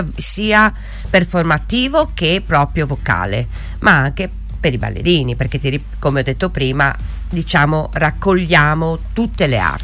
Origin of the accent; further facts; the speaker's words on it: Friuli-Venezia Giulia, Italy; born there; Io sono di origini friulane, vivo in provincia di Udine, sono nata in provincia di Udine